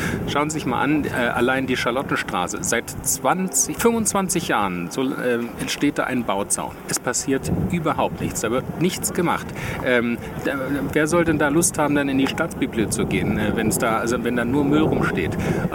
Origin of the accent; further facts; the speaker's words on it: Berlin, Germany; Ich bin aus Berlin, ich liebe Berlin wirklich sehr